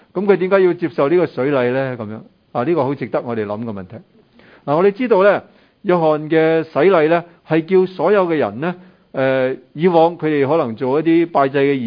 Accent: China; 我哋中国人咧啲孔家啊或者儒家嗰啲咧即系道理仲更加丰富啦

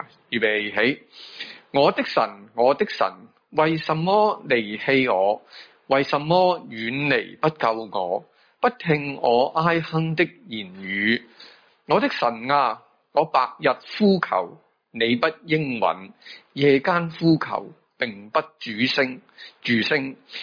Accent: Hong Kong; 我哋香港人喺呢个时间呢都会觉得呢个世界好多嘅阴霾

